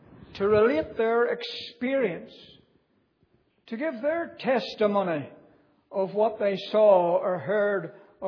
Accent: Belfast, Northern Ireland, United Kingdom; born there; In the providence of God, I was born in Belfast City on the 5th of September, 1940.

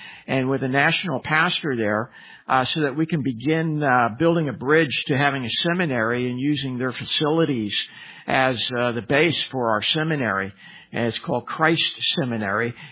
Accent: Northwest, United States; and I grew up in the Northwest, so I'm not too far from the Northwest when we come up this far north.

